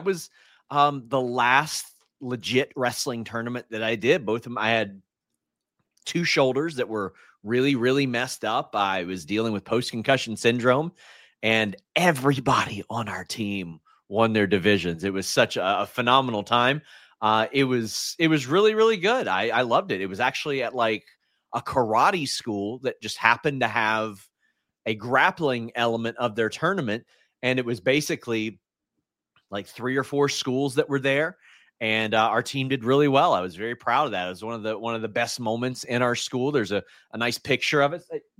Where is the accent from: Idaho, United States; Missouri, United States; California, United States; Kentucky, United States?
Kentucky, United States; Elizabethtown; I'm from Elizabethtown, Kentucky, and wow, everyone in that picture looks familiar.